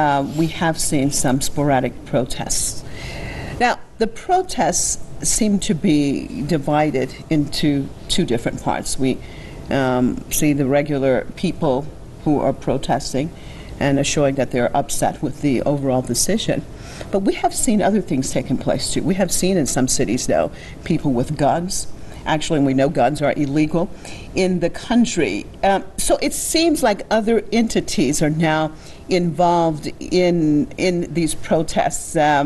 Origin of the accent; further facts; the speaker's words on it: United States; And as an American, I was just putting it in perspective.